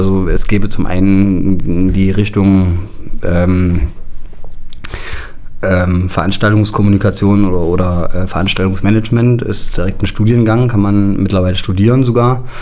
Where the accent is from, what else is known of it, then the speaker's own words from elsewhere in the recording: Zwickau, Saxony, Germany; Ich bin aus Zwickau.